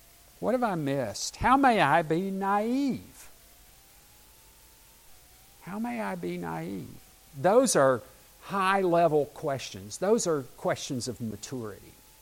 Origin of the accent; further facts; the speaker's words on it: the South, United States; So, to understand me, you have to understand that I grew up in the South. You have to understand that I had a fairly conservative family.